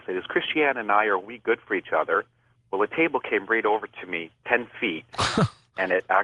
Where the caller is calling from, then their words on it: Oakville, Ontario, Canada; I'm calling from Oakville, Ontario, Canada.